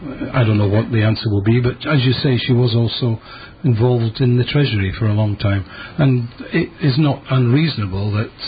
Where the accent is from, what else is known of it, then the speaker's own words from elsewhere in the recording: Scotland, United Kingdom; even though being Scottish, I'm well aware of the Scottish legal system